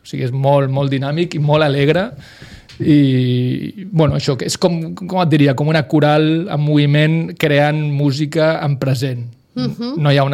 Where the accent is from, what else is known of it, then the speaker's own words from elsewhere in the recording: Sitges, Catalonia, Spain; em venia molt de gust portar-ho a Sitges, al meu poble.